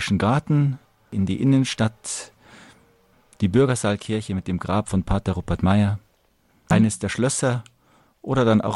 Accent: Munich, Bavaria, Germany; Also wir Oberföhringer fühlen uns auch nicht so als Münchner, das muss man schon einmal sagen. Wir fühlen uns als Oberföhringer.

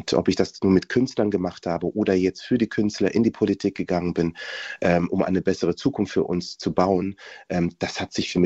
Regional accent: Bonn, North Rhine-Westphalia, Germany; born there; Ja, tatsächlich bin ich 1970 in Bonn geboren und war 71 hier.

